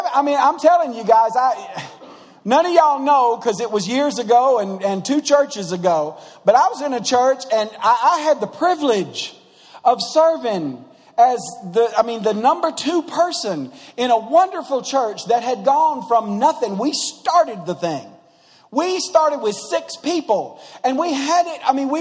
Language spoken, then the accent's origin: English; Troy, United States; I'm from Troy, so I'm sure y'all live better than we do.